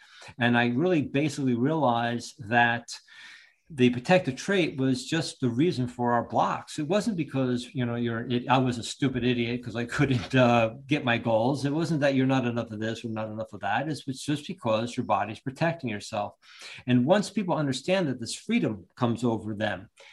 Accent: Long Branch, New Jersey, United States; Oh, yeah. I originally grew up in Long Branch. I practiced in Ocean Township. So I was on the shore, basically.

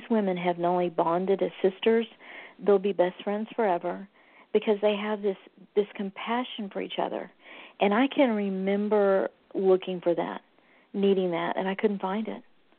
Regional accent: Texas, United States; I'm from Texas, so we call it a niche, but I know you guys call it a niche.

